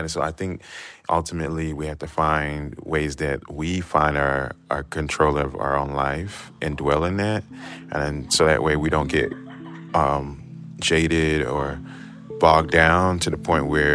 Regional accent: Trinidad & Tobago; So even though I'm Trinidadian and we have Carnival.

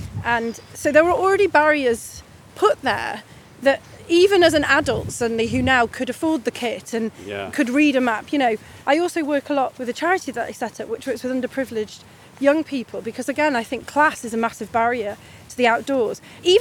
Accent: Wales, United Kingdom; first language Welsh; my dad was from Kent, my mum was from Derby, and but I, when I was about three, they moved to North Wales, and so really that's Wales was what I knew.

